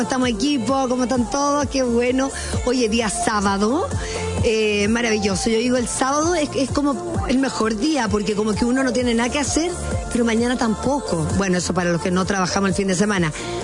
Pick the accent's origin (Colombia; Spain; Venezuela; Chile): Chile; uno como chileno no tenemos tantas figuras internacionales tan reconocidas, tan respetadas